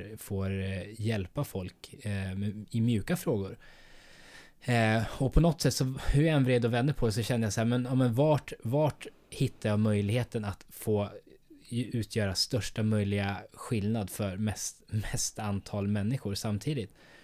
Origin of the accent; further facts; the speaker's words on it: Sweden; Jag uppfattar mig själv som svensk, men hur uppfattar andra mig?